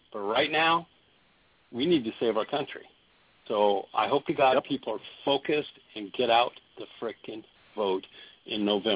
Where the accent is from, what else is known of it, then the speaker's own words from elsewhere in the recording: Oregon, United States; also born or lived in Washington / Alaska; I grew up in Oregon, Washington, and Alaska, okay?